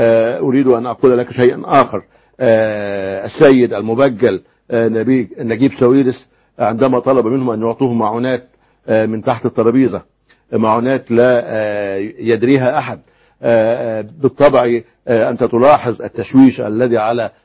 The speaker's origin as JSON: {"language": "Arabic", "country": "Egypt", "said": "عندنا في الريف في مصر"}